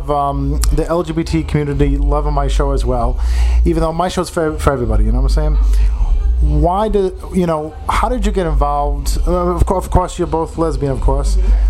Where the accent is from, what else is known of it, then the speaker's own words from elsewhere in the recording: Providence, Rhode Island, United States; So you just was in my neck of the woods just recently, up in New England. Of course, I come from Providence.